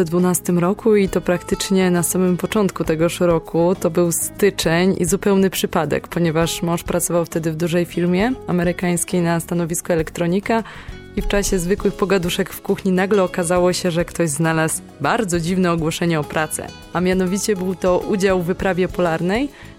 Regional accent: Kraków, Lesser Poland, Poland; Dopiero jak wróciliśmy do rodzinnego Krakowa

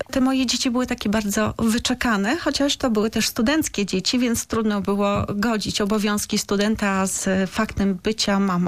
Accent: Zawichost, Świętokrzyskie Voivodeship, Poland; ja pochodzę z Zawichostu, ja znam tych ludzi

